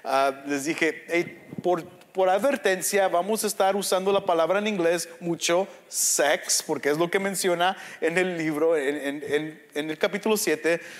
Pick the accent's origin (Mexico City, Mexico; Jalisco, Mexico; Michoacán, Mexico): Michoacán, Mexico; Para que no se enojen, yo soy Michoacán, los de Michoacán, ahí está, ya.